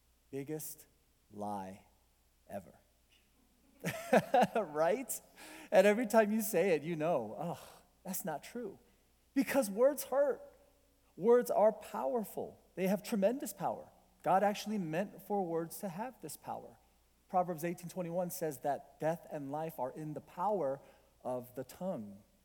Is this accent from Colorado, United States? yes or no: yes; Colorado, United States; I grew up here in Colorado. I have one older brother.